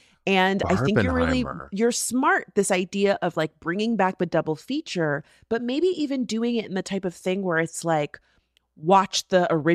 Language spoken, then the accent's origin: English; Oregon, United States; We're talking about my home state.